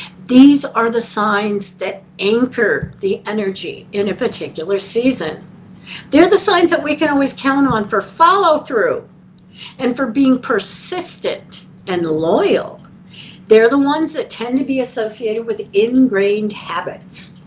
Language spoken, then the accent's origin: English; Denver, Colorado, United States; because I was from Denver, but I'd been gone for 5 years.